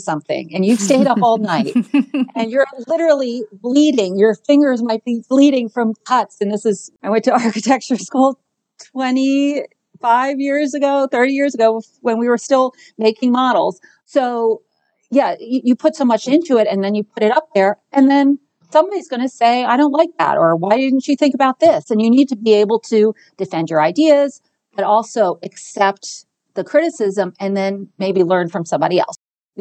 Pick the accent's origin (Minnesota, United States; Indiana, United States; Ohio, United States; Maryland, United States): Maryland, United States; Baltimore; now in Pittsburgh, United States; I was living and working in Baltimore, my hometown. And then I found my way to Pittsburgh.